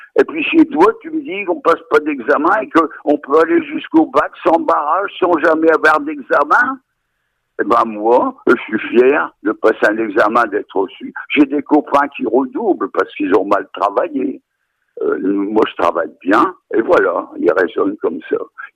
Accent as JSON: {"language": "French", "country": "France"}